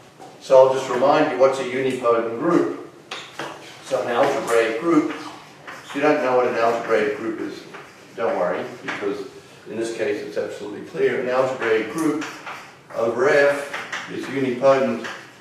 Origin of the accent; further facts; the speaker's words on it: Australia; I come from Australia, so everything's up here.